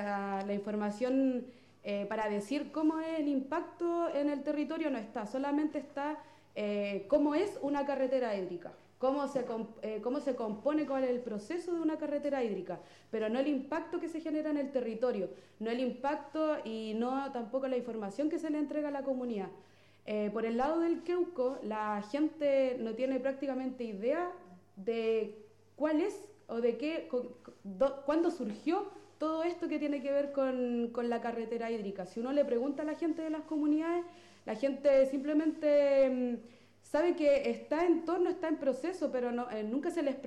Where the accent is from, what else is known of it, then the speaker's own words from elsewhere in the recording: Biobío, Chile; Junto con esta organización, alrededor somos 10 mujeres de Alto Bío Bío que estamos trabajando en torno a la visibilización y el uso del río como propio